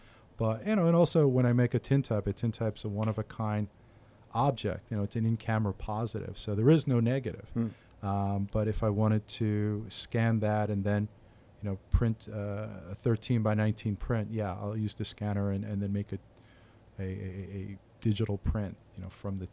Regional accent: New York City, New York, United States; now in Philmont, United States; I'm a transplant to the area. I live in Philmont. I am originally from New York City, spent most of my life there.

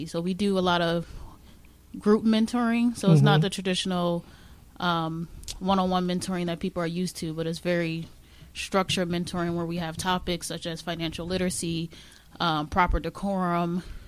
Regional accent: Trenton, New Jersey, United States; Yeah, so I grew up in Trenton, New Jersey.

